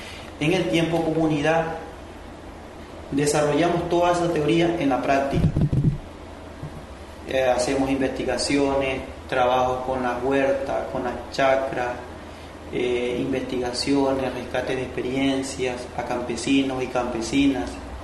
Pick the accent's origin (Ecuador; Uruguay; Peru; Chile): Ecuador; soy de Ecuador